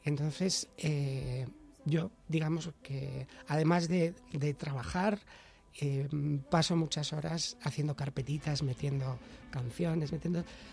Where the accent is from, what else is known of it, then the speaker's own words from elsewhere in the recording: Valladolid, Castile and León, Spain; born there; porque efectivamente yo nací en Valladolid